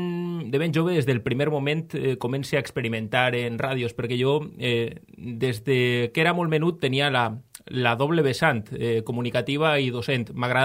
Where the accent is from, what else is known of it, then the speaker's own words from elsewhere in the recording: Valencia, Valencian Community, Spain; born there; vaig néixer a Patraix fa 33 anys